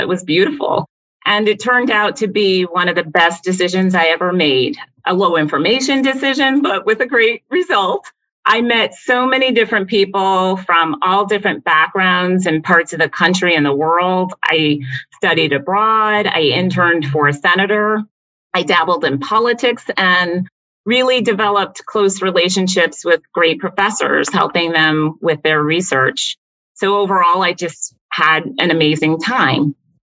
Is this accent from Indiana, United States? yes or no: no; South Carolina, United States; Well, I grew up largely in South Carolina, where my dad is from, and I enjoyed growing up there. But by high school, I really wanted to leave the South.